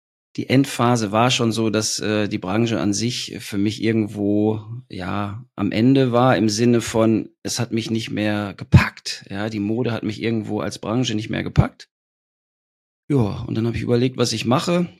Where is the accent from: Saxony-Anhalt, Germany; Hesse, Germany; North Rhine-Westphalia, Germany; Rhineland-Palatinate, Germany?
North Rhine-Westphalia, Germany; born there; also born or lived in Berlin, Germany; now in Ottersberg, Germany; gebürtiger Ostwestfale, das heißt, ich spreche Hochdeutsch, lebe jetzt seit 15 Jahren hier oben im Norden in der Nähe von Bremen in Nottersberg und hatte eine 3-jährige Zeitunterbrechung in Berlin